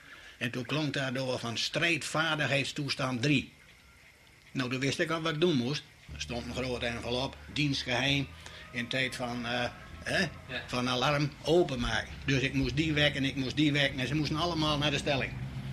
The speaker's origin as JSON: {"language": "Dutch", "country": "Netherlands", "said": "ik heb geprobeerd te moeten doen wat je als Nederlander moest doen."}